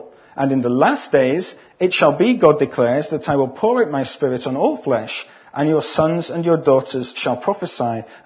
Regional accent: Scotland, United Kingdom; Some of you know I'm from Scotland.

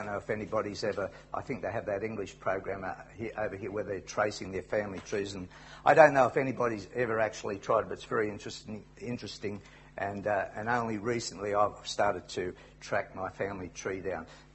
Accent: Wollongong, New South Wales, Australia; I'm from Wollongong in Australia.

